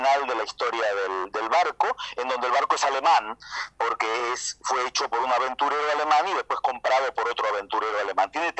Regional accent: Argentina; moved away as an adult; now in Santiago, Chile

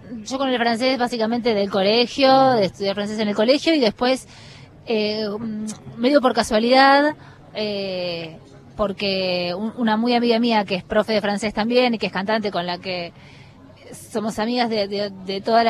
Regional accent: Buenos Aires, Argentina; soy de San Telmo, canto tango.

